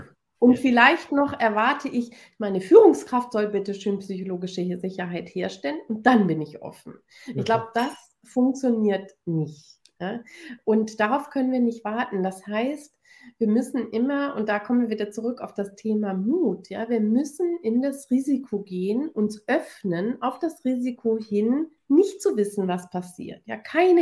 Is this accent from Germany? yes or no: yes; Hamburg, Germany; ich komme aus Hamburg